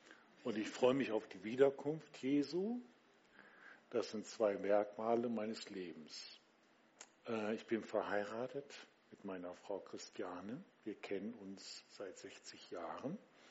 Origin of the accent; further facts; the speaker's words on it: Lower Saxony, Germany; Also gelebt habe ich, aufgewachsen bin ich in der Nähe von Bückeburg, das liegt in Niedersachsen, gar nicht so weit hier. Also Schaumburger Land, dann habe ich studiert in Hamburg, Theologie